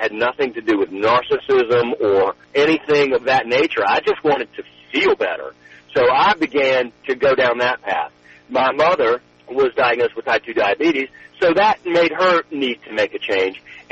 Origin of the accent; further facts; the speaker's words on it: the South, United States; the same way that I learned to cook growing up in the South and in Paula Deen's home was sort of by osmosis